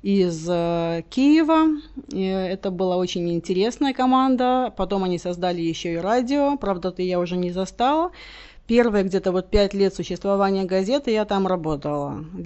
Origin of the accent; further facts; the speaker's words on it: Minsk, Belarus; moved away as an adult; now in Vienna, Austria; Родилась я в Белоруссии, не в Минске, а в маленьком городке на границе с Россией, откуда родом была моя мама. Но всю жизнь мою в белорусскую бытность я жила в Минске. Ходила в школу в Минске, училась сначала в университете лингвистическом, а потом переехала в 95-м году в Вену